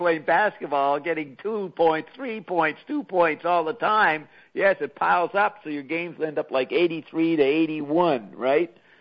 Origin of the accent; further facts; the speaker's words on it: France; now in Canada; I'm there rather detached, I'm from France, you know, I'm not really into this shit